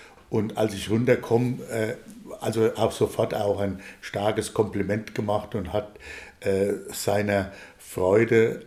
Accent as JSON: {"language": "German", "town": "Gladbach", "country": "Germany", "said": "Ich stamme ja aus Gladbach und war dort in sehr vielen Vereinen engagiert."}